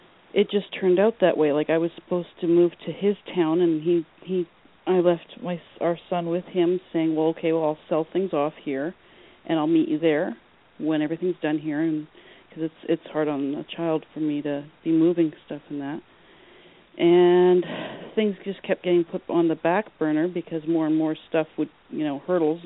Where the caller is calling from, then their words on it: Winnipeg, Manitoba, Canada; I'm calling from Winnipeg.